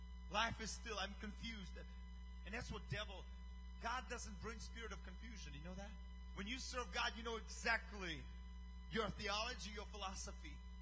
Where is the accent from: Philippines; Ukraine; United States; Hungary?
Ukraine; accent: accent; English is a second language; And I told him we were on the opposite side of the globe. That's where we came from. I'm from Ukraine.